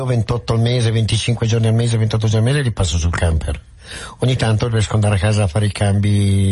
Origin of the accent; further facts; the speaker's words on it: Milan, Lombardy, Italy; Milanese, cittadino come tanti. Ho superato i capelli bianchi, quindi ho superato la cinquantina